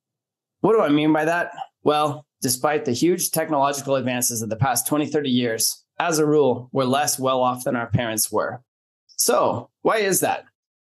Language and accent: English; California, United States; I grew up in Silicon Valley and was lucky enough to be selected for Stanford University.